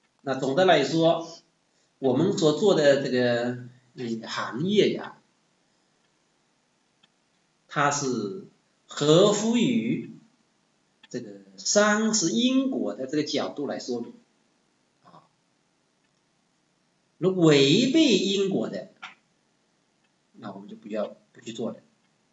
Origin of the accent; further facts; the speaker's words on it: China; 然后来到我们中国之后，我们中国人都认为啊